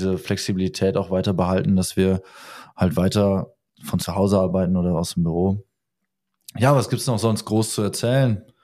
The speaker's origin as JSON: {"language": "German", "town": "Neuenkirchen", "region": "North Rhine-Westphalia", "country": "Germany", "said": "Neuenkirchen, bei Rheine. Das kleine, beschauliche, süße Neuenkirchen. Ist ja ungefähr eine Dreiviertelstunde von hier weg."}